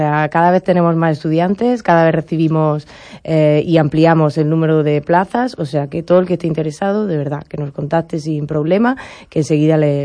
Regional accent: Granada, Andalusia, Spain; Granada, que es de donde yo soy, de donde vengo

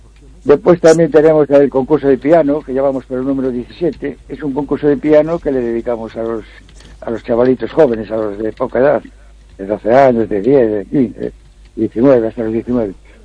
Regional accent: Ferrol, Galicia, Spain; Precisamente yo soy de aquí de Ferrol, donde hay mucho mar y muchas playas buenas y hermosas, y bueno, preciosas.

